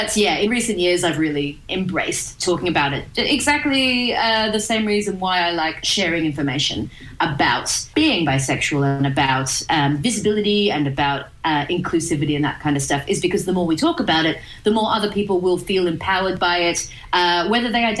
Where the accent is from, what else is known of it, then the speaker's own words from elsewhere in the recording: Gippsland, Victoria, Australia; which was a surprise growing up in Gippsland.